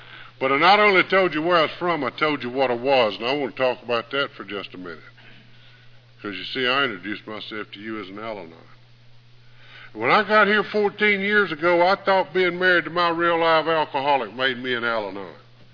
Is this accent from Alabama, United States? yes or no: yes; Hueytown, Alabama, United States; I told you that I was from Hueytown, Alabama, and I am.